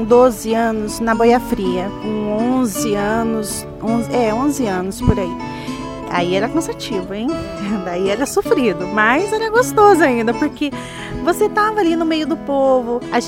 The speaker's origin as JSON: {"language": "Portuguese", "town": "Cornélio Procópio", "region": "Paraná", "country": "Brazil", "tie": "born or raised there", "also_born_or_lived": "Ibaiti", "said": "Eu nasci em Ibaiti, Paraná mesmo, só assim, não cheguei a conhecer. Em seguida já fui para a região de Cornélio, né?"}